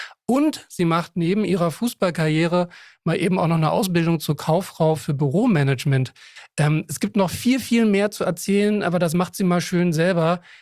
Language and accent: German; Berlin, Germany; Sagen wir so, mir als gebürtigen Berliner ist sowieso alles, was nicht Berlin ist, ist also Westdeutschland. Weißt du alles? So, ich bin wirklich noch zu Mauerzeiten geboren und als Westberliner kennt man eigentlich nur Berlin und Westdeutschland.